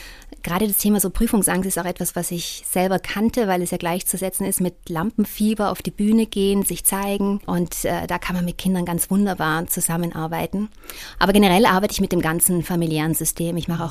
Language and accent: German; Welschnofen, Trentino-Alto Adige, Italy; der aus meinem Heimatdorf Welschnofen kommt. Also es ist ganz lustig, dass da auch so eine Südtirol-Kombo ist